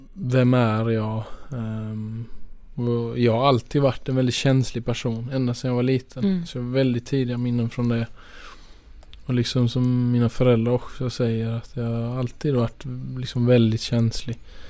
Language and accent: Swedish; Skåne, Sweden; Och jag är ju från Skåne från början, så det är lite så extra med Malmö.